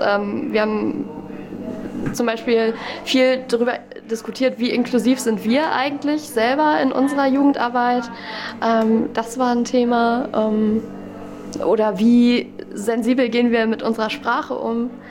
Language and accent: German; Berlin, Germany; ich komme aus Berlin